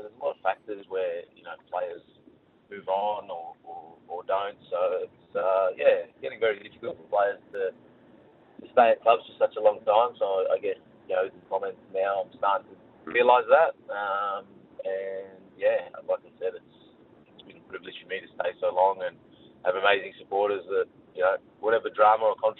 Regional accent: Melbourne, Victoria, Australia; I've been really lucky to be able to do that in my hometown where I grew up.

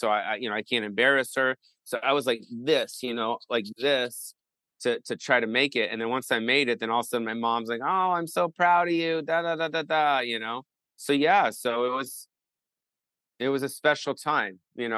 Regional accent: Los Angeles, California, United States; but I grew up on the Sunset Strip.

